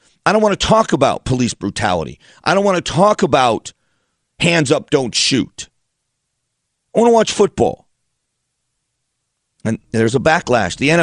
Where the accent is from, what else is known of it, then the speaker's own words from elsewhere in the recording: Florida, United States; I am unashamedly a Miami Hurricanes fan, have been my entire life growing up in Southwest Florida.